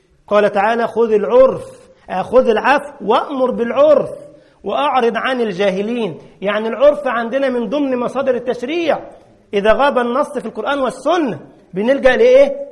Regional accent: Egypt; انما تعيط عندنا في مصر يعني يبكي

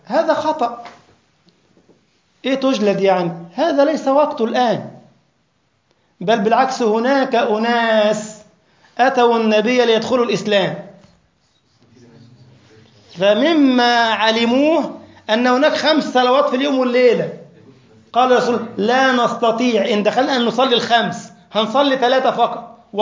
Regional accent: Egypt; سئل من الفقهاء عندنا في مصر فضيلة الشيخ

